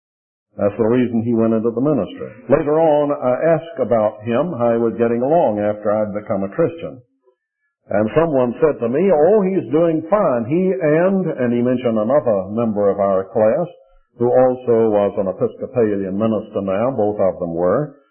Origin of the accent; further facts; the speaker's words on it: Charleston, South Carolina, United States; I grew up with in Charleston, South Carolina, and went to the College of Charleston.